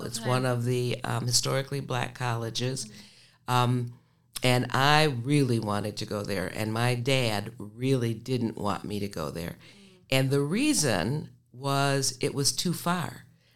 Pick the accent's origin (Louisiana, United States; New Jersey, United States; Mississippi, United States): Mississippi, United States; born there; So I was born in Mississippi.